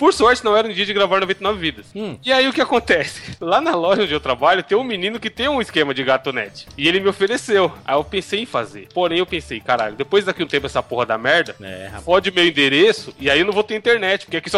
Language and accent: Portuguese; Brazil; brasileiro que sou